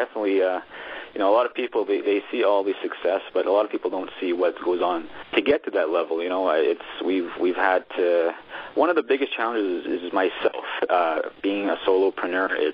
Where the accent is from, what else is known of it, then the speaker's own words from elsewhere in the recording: Saskatchewan, Canada; I'm from Sweetgrass First Nation. I grew up on Sweetgrass